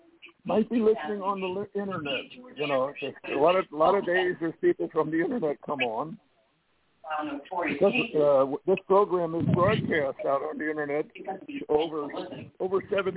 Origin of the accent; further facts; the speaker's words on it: New Jersey, United States; Derek is from Tennessee and I'm from New Jersey.